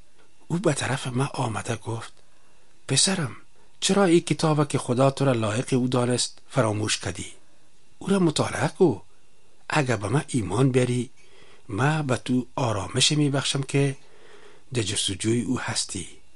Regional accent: Kabul, Afghanistan; در شهر کابل تولد و بزرگ شدیم.

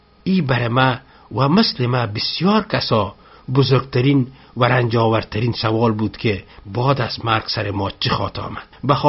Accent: Pakistan; Persian is a second language; ما از پاکستان هستم.

